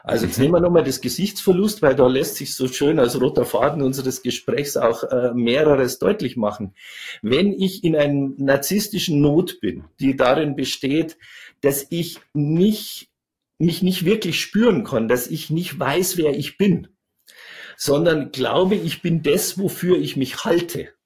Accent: Bavaria, Germany; also ich bin im Chiemgau groß geworden, also in Oberbayern

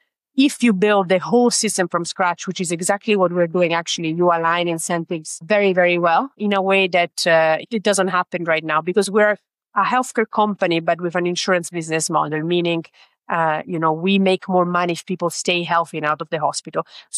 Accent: Italy; English is a second language; I'm Italian originally. I am not Indian at all.

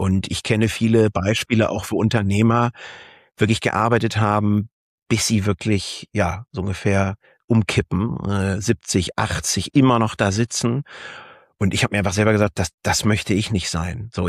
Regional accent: Schleswig-Holstein, Germany; Ich bin ursprünglich Holsteiner, komme aus der Nähe von Kiel.

